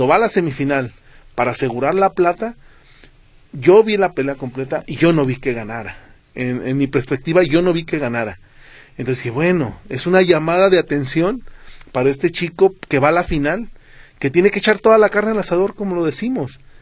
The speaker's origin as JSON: {"language": "Spanish", "country": "Mexico", "said": "siempre lo he dicho en muchas partes de la vida como mexicanos, existe un cierto paternalismo"}